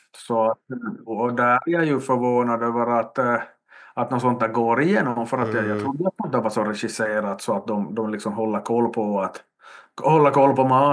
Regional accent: Finland; jag menar som finländare

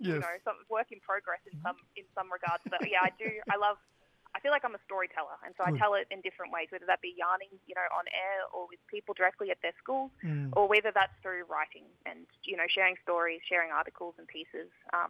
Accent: Victoria, Australia; I grew up on Pengarang, country, so a lot of mobs I feel very connected to.

